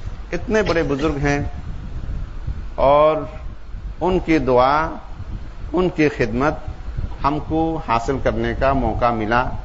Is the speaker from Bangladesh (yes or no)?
yes; Cox's Bazar, Chittagong Division, Bangladesh; مہسکالی کے عام رہنے والے ہیں, بہت دور جو خلیج بنگال کے سرے میں ہیں, بنگلہ دیش کے بالکل جنوب سائڈ میں, وہاں ہمارا وطن ہے.